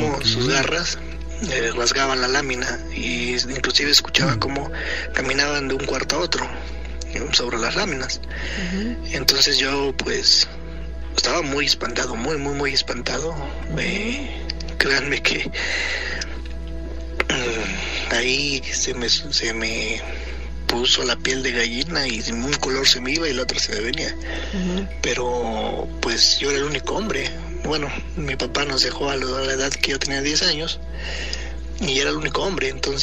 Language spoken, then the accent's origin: Spanish; Temascalapa, State of Mexico, Mexico; yo soy de Temascalapa, un saludo a todos por allá